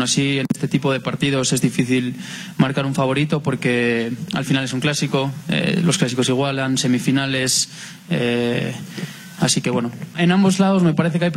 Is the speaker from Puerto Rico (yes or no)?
no; Mexico; soy mexicano